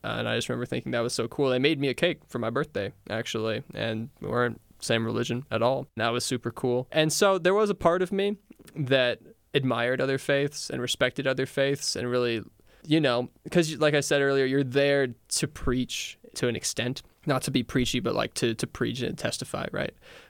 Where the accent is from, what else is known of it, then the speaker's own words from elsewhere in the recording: Virginia, United States; So I'm from Virginia.